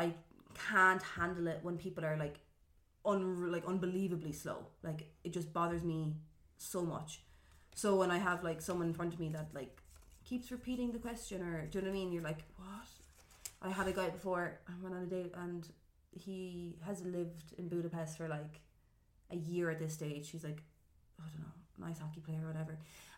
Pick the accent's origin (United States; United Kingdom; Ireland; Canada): Ireland; Like, obviously I'm Irish, so I'm like, oh, British royalty.